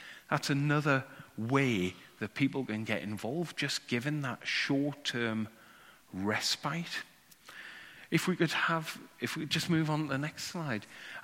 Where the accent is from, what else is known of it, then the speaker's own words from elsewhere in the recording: England, United Kingdom; I come from England.